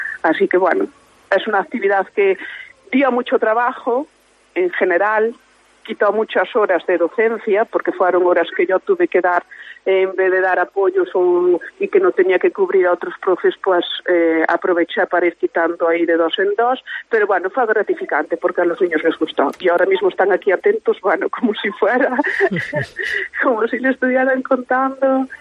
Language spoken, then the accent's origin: Spanish; Viveiro, Galicia, Spain; Ya no solamente para los que somos de Vivero